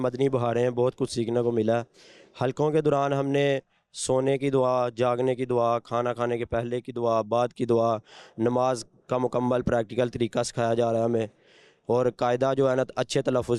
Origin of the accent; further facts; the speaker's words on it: Sialkot, Punjab, Pakistan; سیال کوٹ سے تشریف لائے ہیں۔